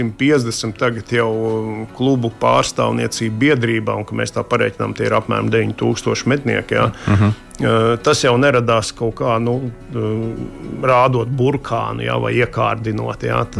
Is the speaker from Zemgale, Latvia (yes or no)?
yes; Jelgava, Zemgale, Latvia; tiku ievēlēts par Zemgales reģiona pārstāvi, kā Jelgavnieks.